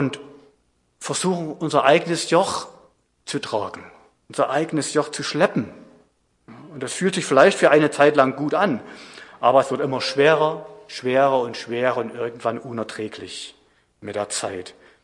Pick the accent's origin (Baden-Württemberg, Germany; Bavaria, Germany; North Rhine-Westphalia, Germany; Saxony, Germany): Saxony, Germany; now in Frankenwald, Germany; Da kann es dir passieren, du landest im Frankenwald als Sachse.